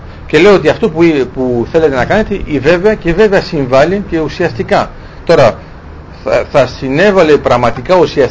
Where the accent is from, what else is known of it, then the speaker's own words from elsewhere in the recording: Volos, Thessaly, Greece; εγώ είμαι από το Βόλο